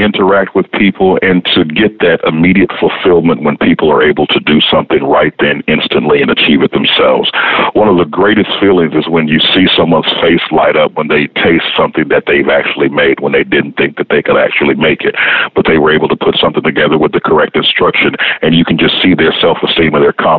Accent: West Monroe, Louisiana, United States; now in Houston, United States; I'm originally from West Monroe, Louisiana, so my roots are from down south

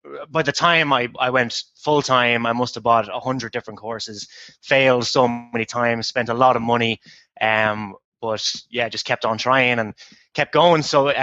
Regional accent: Ireland; I mean, like, I'm from Ireland. I love Ireland, but in winter, it can be a difficult place to be from.

